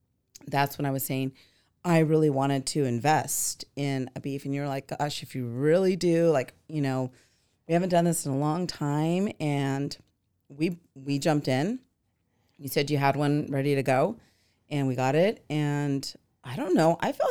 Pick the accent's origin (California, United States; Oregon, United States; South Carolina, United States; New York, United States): Oregon, United States; I mean, I grew up in Oregon, so we raised cows and lambs and pigs, and we would, you know, have them slaughtered, and we would have that on our table.